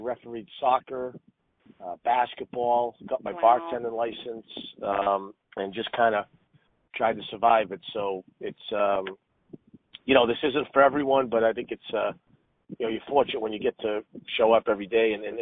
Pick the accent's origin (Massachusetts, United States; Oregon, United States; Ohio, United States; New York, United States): Massachusetts, United States; Medford; You know what? Medford's about 5 miles from the downtown Boston, so mm-hmm. – I grew up a hockey player.